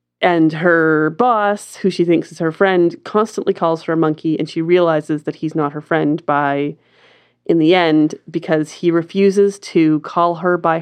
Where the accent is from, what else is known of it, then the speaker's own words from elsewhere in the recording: Canada; We're very Canadian, though.